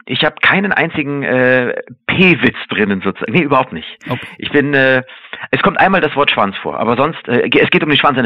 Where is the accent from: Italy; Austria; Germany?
Germany; Munich, Bavaria; now in Cologne, Germany; aber ich komme ja aus München und ich bin zwar selber in München geboren